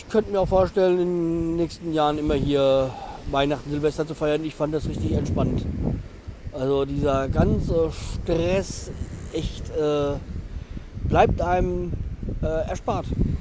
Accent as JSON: {"language": "German", "region": "Hesse", "country": "Germany", "tie": "born or raised there", "said": "Und Offenbach, wenn man da aufgewachsen ist, wo ich aufgewachsen bin, also in meinem Kinzigkreis, dann, ja, ist Offenbach ein rotes Tuch."}